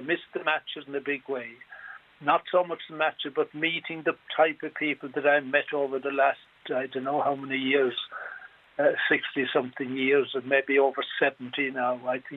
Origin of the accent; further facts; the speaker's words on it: Dingle, County Kerry, Ireland; born there; moved away; because I was born in Dingle, returned there every year since I left it.